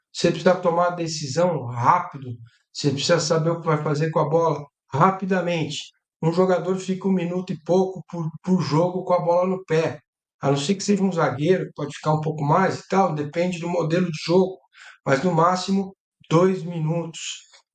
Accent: São Paulo, Brazil; Eu era goleiro, então eu jogava no timinho da rua ali, na Vila Madalena, onde eu nasci. Não é mais vila, né? Agora é Madalena, só tem prédio.

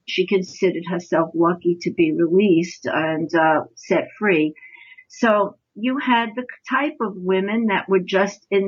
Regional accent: New York, United States; And you know, they say Minnesota nice, and I'm a New Yorker, and I've been to Minnesota

